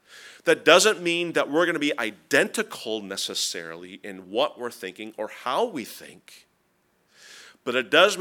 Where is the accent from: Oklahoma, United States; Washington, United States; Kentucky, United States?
Washington, United States; Seattle; now in New England, United States; If you know me for a while, you know I'm not from here. I'm from Seattle. I'm a Seattle Seahawks fan.